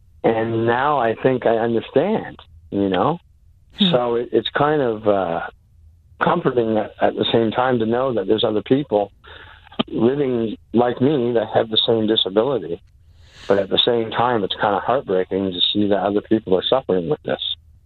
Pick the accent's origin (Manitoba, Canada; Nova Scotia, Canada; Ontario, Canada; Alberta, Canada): Nova Scotia, Canada; Barrington; I grew up in the South Shore of Nova Scotia in a little town called Barrington.